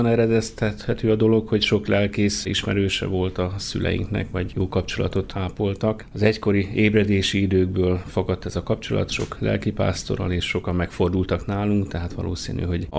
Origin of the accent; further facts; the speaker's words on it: Hajdúsámson, Hajdú-Bihar, Hungary; Hajdú Sámsoni származású vagyok, tehát Debrecenhez, illetve az egyházmegyéhez közel nőttem föl. Ide jártam a református gimnáziumba, és itt is végeztem el a teológiát 96-ban.